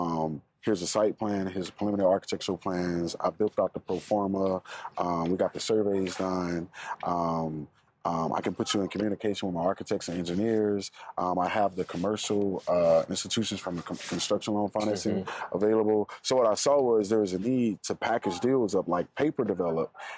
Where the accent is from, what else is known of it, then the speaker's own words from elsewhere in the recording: Waverly Hall, Georgia, United States; But it's a town called Waverly Hall, Georgia.